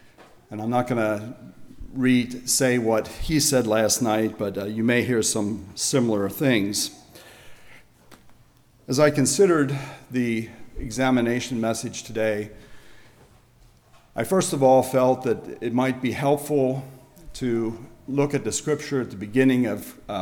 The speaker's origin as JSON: {"language": "English", "town": "Lancaster County", "region": "Pennsylvania", "country": "United States", "tie": "born or raised there", "lives_now": "Maine, United States", "said": "I know when we moved to Maine from Lancaster County, Pennsylvania, it was then that we only realized how valuable our Christian heritage was."}